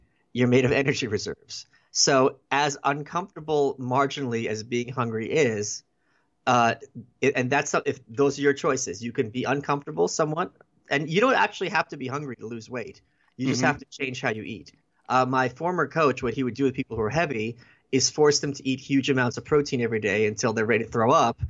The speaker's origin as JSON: {"language": "English", "region": "England", "country": "United Kingdom", "said": "Sorry, I'm English."}